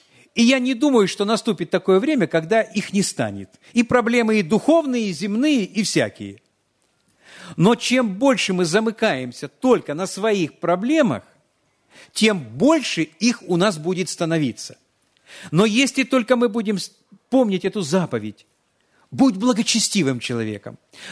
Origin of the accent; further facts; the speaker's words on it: Krasnodar, Krasnodar Krai, Russia; вот я сам из Краснодара, да? У нас в Краснодаре есть большой гипермаркет